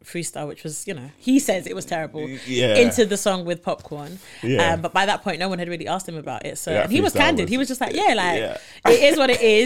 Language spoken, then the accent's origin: English; Nigeria; Obviously, I'm Nigerian, so the Niger side with me.